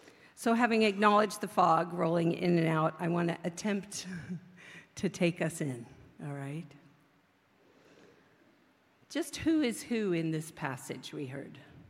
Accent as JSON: {"language": "English", "town": "Berkeley", "region": "California", "country": "United States", "tie": "born or raised there", "said": "I was raised a lot in Berkeley"}